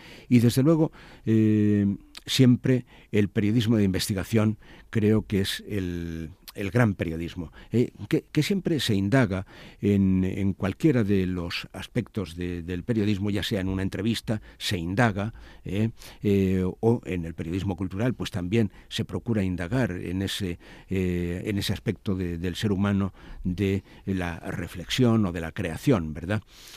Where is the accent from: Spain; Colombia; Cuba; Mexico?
Spain; Basque Country; Sí, bueno, soy vasco